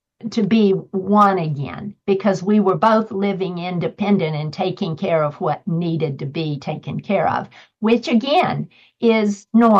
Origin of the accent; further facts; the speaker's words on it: Atlanta, Georgia, United States; And I'm going from Atlanta, Georgia, green grass and magnolias to the desert and rocks. I went from grits to guacamole. And I didn't even know how to pronounce guacamole. I mean, I am so dripping Southern.